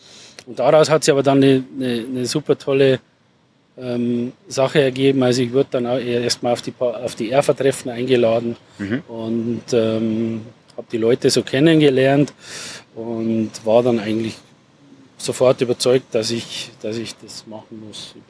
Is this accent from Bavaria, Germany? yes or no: yes; Moosburg, Bavaria, Germany; Ich komme aus der Nähe von München, aus dem Münchner Norden Richtung Freising. Das kennen ja viele Gärtner, zwischen Freising und Landshut liegt Moosburg. Und da bin ich geboren, da komme ich her. Ich bin auf einem kleinen landwirtschaftlichen Betrieb eigentlich aufgewachsen